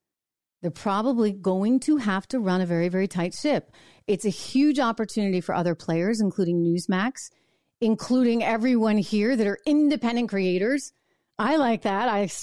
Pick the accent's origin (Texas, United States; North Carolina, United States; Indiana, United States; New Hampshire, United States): New Hampshire, United States; comes from General John Stark, out of New Hampshire, my home state.